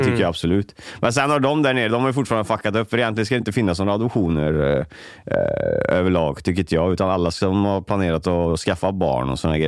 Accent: Colombo, Western Province, Sri Lanka; now in Sweden

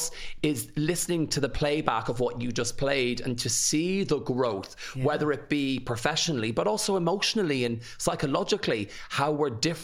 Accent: Ireland; I rang somewhere here in Ireland, because I'm Irish

